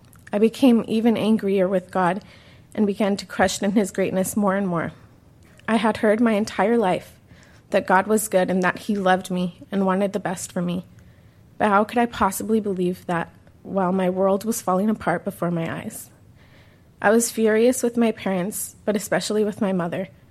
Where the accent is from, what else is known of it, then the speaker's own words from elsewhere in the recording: Pomona, California, United States; born there; I was born in Pomona.